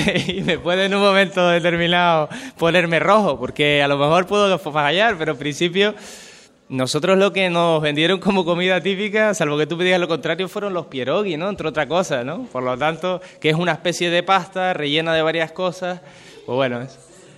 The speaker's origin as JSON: {"language": "Spanish", "town": "Arrecife", "region": "Canary Islands", "country": "Spain", "tie": "born or raised there", "said": "nací en Arrecife, soy de Lanzarote de toda la vida y toda mi vida he estado en Lanzarote. Salvo eso, cuando estuve en la universidad que me fui a Granada."}